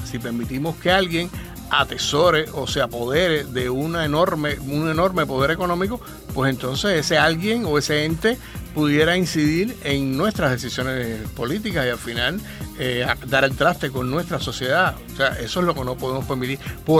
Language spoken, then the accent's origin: Spanish; Cuba; Yo creo que lo importante es eso, que todos somos cubanos.